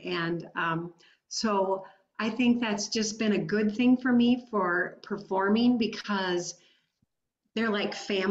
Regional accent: Minnesota, United States; also born or lived in Ohio / Wisconsin; now in North Dakota, United States; No, I was raised in Minnesota and lived there till, let's see. Gosh, my second year that we got married, we moved to Ohio for a year, and then we moved back to Wisconsin

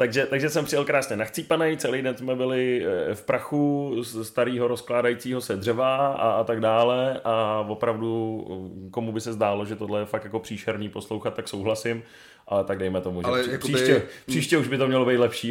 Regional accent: Prague, Czechia; původně jsem z Řep, kde pracuji a předtím jsem bydlel, tak jsem jezdil do Hloubětína za mojí drahou polovičkou

